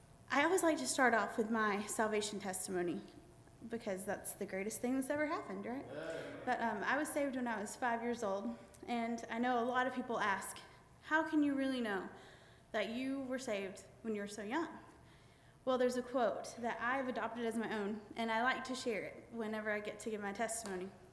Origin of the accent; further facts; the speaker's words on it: Georgia, United States; And people up north think this is funny because I'm from Georgia.